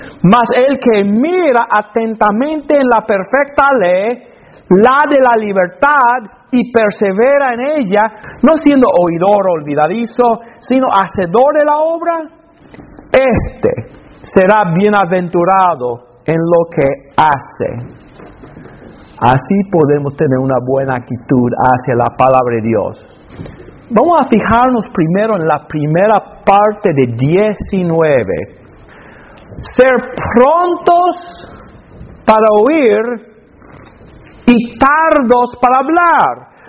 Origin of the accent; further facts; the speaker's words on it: Alabama, United States; Porque de ahí soy, yo soy de Alabama.